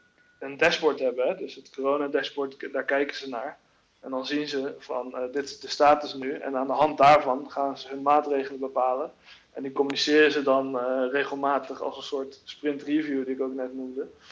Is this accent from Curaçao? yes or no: yes; Curaçao; een agency op Curaçao, waar ik vandaan kom.